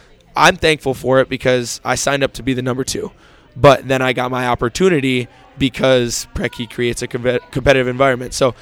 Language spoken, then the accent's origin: English; Toronto, Ontario, Canada; now in United States; if you knew he was going to play against Toronto 2 days later, let me play against my hometown team in front of my friends.